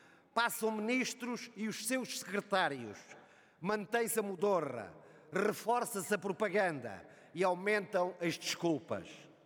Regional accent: Portugal

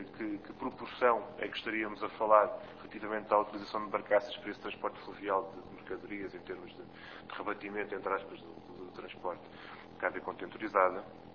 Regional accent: Setúbal, Portugal; Como eu sou do Distrito de Setúbal e toda a minha vida atravessei o Tejo

